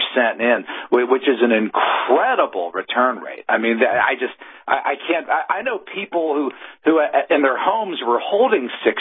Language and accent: English; Pennsylvania, United States; Yeah, and here in my home state of Pennsylvania, I remember the night that we were all watching the election returns come